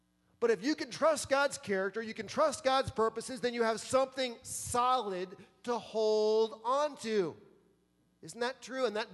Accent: East Coast, United States; born or raised there; also born or lived in Lake Michigan; now in Iowa, United States

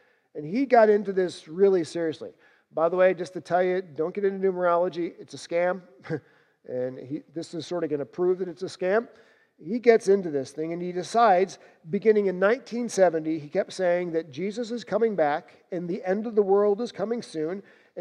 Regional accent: New Jersey, United States; Growing up in New Jersey, I grew up listening to him on the radio.

